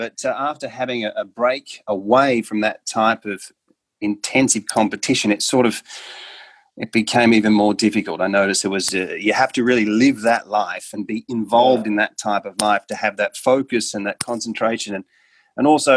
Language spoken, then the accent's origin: English; Australia; I come from Australia and grew up in Australia